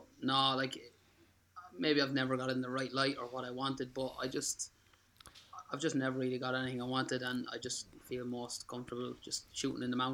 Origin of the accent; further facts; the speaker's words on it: Kildare, Leinster, Ireland; I come from Kildare, the home of photography and big mountains.